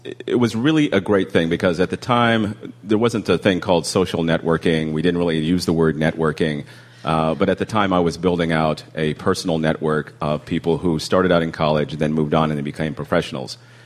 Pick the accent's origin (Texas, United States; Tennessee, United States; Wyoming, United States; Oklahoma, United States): Oklahoma, United States; And I'm from Oklahoma. I got rid of it though.